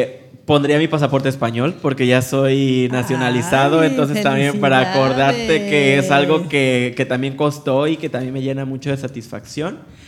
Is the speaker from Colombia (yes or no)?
no; Veracruz, Mexico; accent: Mexican, jarocho; para mí mi acento mexicano y jarocho, que ahorita no fluye mucho